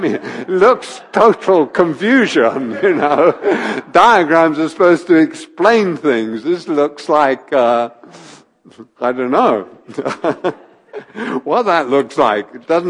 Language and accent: English; England, United Kingdom; What's fundamental to me is not that I'm English.